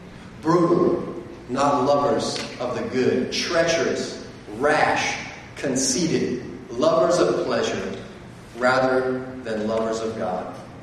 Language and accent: English; Florida, United States; I grew up in North Florida, about an hour south of the Florida-Georgia border, a small farm town boy.